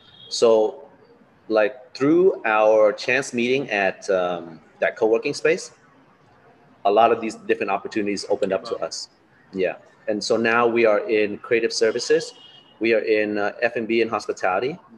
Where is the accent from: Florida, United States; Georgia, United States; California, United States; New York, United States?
California, United States; Los Angeles; also born or lived in Da Nang, Vietnam; I was born in Da Nang, but I grew up in Los Angeles.